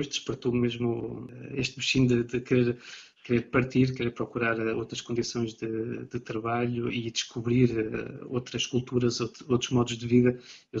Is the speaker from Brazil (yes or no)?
no; Portugal; now in France; como bom português que julgo ser